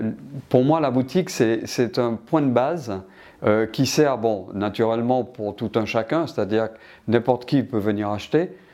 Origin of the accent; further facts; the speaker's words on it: Martinique; now in French Guiana; moi je suis de l'outre-mer, c'est-à-dire que je suis martiniquais, mais ça fait 40 ans que je vis en Guyane. Ma vie est en Guyane, mes enfants sont nés en Guyane, ma famille, mes amis sont en Guyane.